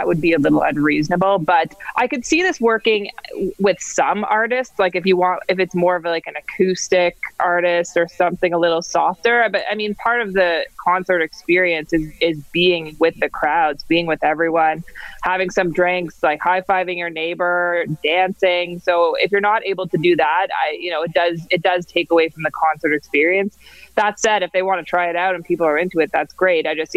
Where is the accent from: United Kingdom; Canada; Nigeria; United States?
Canada; Ottawa, Ontario; I'm from Ottawa